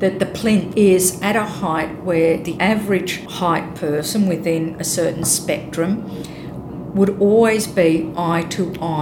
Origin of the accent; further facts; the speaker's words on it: Australia; But here in my home country, in Australia, I walk down the street and I'm never nobody.